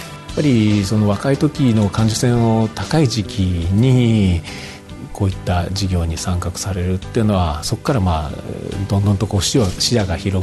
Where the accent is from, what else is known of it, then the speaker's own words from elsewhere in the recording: Nagaoka, Niigata, Japan; 私もそうですし父もそうですが、長岡に生まれ育ちました。